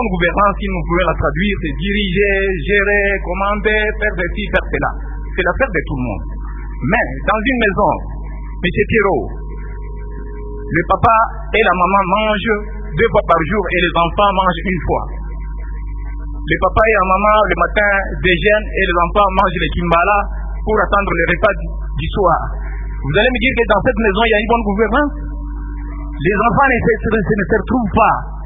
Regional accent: Lubumbashi, Haut-Katanga, DR Congo; je suis de Lubumbashi, je suis natif d'ici.

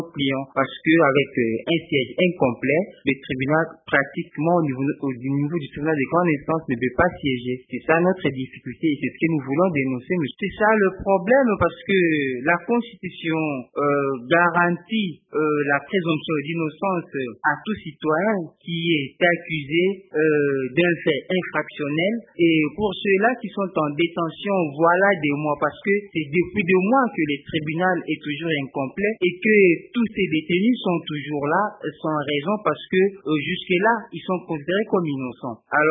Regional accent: Bulungu, Kwilu, DR Congo; Effectivement, je viens de Boulungu.

